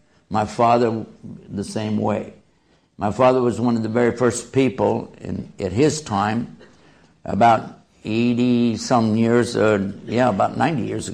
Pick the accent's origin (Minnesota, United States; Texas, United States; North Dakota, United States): Texas, United States; I can't help it, I'm from Texas.